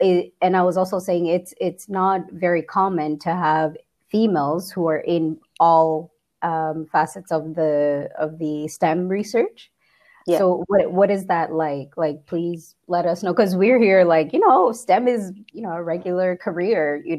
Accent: Canada; also born or lived in Kenya; So obviously I'm from Kenya as well, but I grew up in Canada.

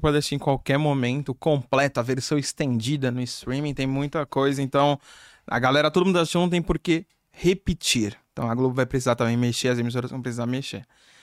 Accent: Brazil; sou brasileiro.

